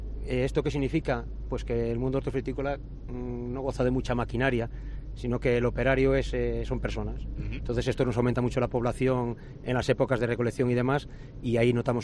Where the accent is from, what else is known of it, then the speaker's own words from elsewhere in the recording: Porto do Son, Galicia, Spain; yo soy de Galicia, he nacido en Porto do Son, cerca de Noia, he vivido muchos años.